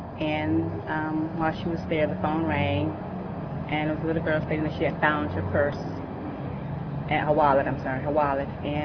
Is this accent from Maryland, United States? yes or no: no; South Carolina, United States; And growing up in South Carolina, we had a playhouse.